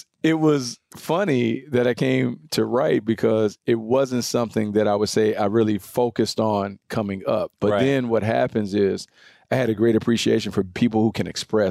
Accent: the South, United States; So, but you guys know I'm from the South.

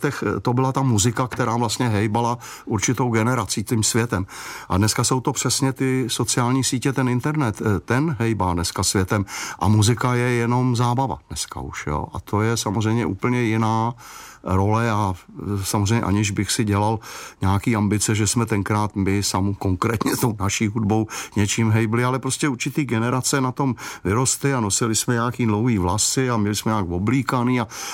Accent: Prague, Czechia; Já jsem se tam přistěhoval, protože jsem kluk z Prahy, že jo. Až do roku 2001 jsem žil v Praze.

